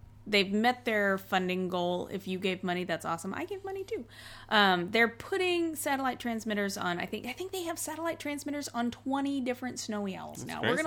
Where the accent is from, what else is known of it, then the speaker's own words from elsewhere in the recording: Indiana, United States; I grew up in Indiana where you had Wabasha Street, and here it's Wabasha